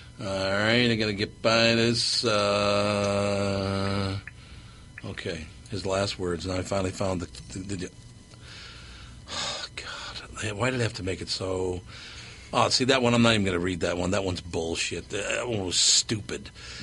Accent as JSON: {"language": "English", "town": "Long Prairie", "region": "Minnesota", "country": "United States", "tie": "born there", "said": "No, I was born in Long Prairie, Minnesota, which is about 120 miles northwest of here. It's up kind of by Alexandria. It's between Little Falls and Alexandria."}